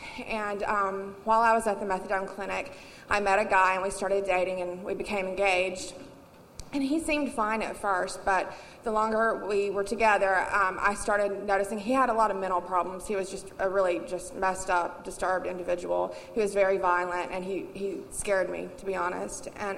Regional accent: Birmingham, Alabama, United States; I'm 32 years old. I'm from Birmingham, Alabama, and I had amazing Christian parents who had me in church all the time

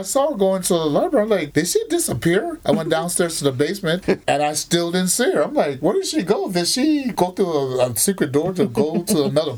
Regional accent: the South, United States; I'm from the South.

